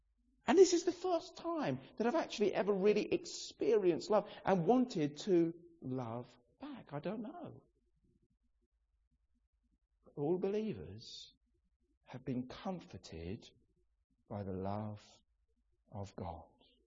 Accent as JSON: {"language": "English", "region": "England", "country": "United Kingdom", "said": "I'm sure we all know that as English people."}